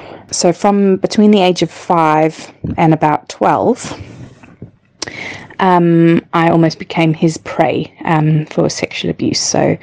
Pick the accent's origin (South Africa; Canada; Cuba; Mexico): South Africa; I was raised in South Africa.